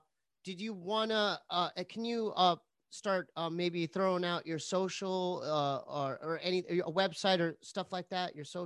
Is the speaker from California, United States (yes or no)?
yes; San Diego, California, United States; even though I'm from San Diego, I already knew Arroyo.